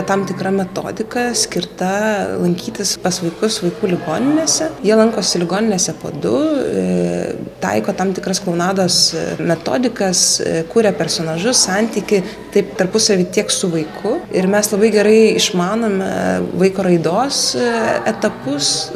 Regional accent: Vilnius, Vilnius County, Lithuania; mes patys esam vilniečiai ir jau 6 metus dirbam Vilniaus vaikų ligoninėje

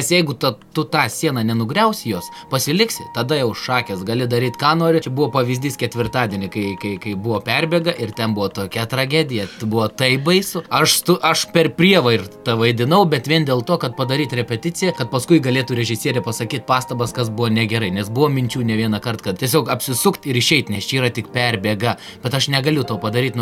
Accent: Samogitia, Lithuania; Nes aš negaliu lietuvišką te pasakyti, ką aš galiu žemaitišką visko išsakyti. Nu tada tep nuo dūšių, sen tep normalė. Nes nu mes žemaitė esam tokie dūšių žmonės.

